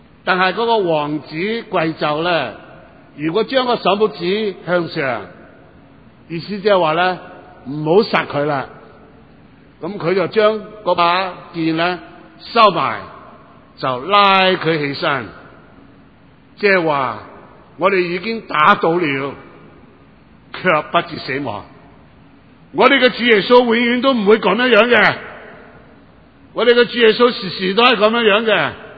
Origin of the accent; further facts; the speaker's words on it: China; 你知道我哋中國人有幾個名句喎